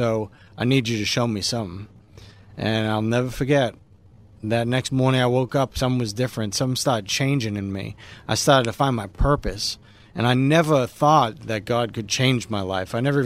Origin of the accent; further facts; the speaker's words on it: Boston, Massachusetts, United States; we're kind of out in the middle of nowhere, which I like because I'm from Boston.